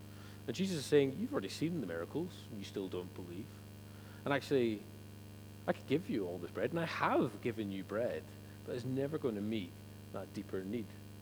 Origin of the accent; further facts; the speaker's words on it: Oban, Scotland, United Kingdom; So I'm from Oban